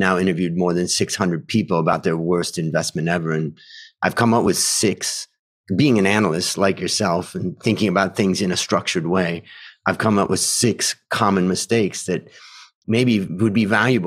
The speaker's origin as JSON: {"language": "English", "region": "Ohio", "country": "United States", "tie": "born or raised there", "also_born_or_lived": "California", "moved": "yes", "lives_now": "Thailand", "said": "I grew up in Ohio and I moved to California. And when I graduated university, I went to work for Pepsi. And then after a few years of doing that, I moved to Thailand in 1992 to teach finance."}